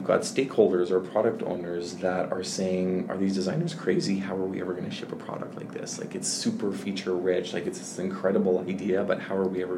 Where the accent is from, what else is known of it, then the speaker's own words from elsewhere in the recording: Alberta, Canada; No, I'm from Alberta, actually.